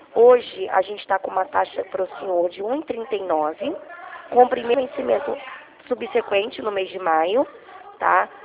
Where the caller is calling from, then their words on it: Rio de Janeiro, Brazil; eu sou aqui da Presidente Vargas do Centro do Rio de Janeiro